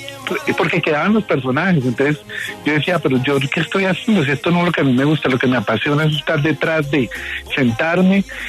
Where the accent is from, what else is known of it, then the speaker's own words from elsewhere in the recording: Colombia; hay que disfrutarlo porque somos colombianos